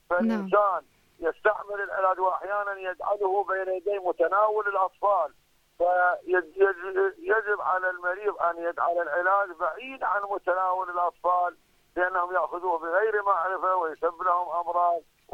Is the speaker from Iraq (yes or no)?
yes; Iraq; هناك عندنا في العراق تحدث قضايا